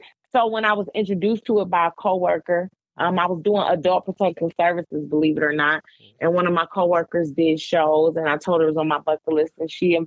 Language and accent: English; Detroit, Michigan, United States; Growing up in Detroit, it just was something that I would use to get through tough times.